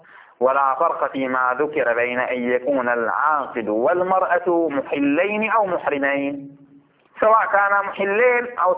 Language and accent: Arabic; Bahrain; خب احنا عندنا في البحرين شي نسميه خطوبة